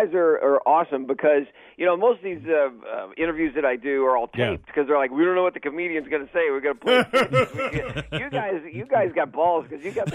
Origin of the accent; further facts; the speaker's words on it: Dallas, Texas, United States; now in Los Angeles, United States; And, I live in Los Angeles, but I grew up in Dallas. And so that was a big change going from Texas to freaking, Los Angeles.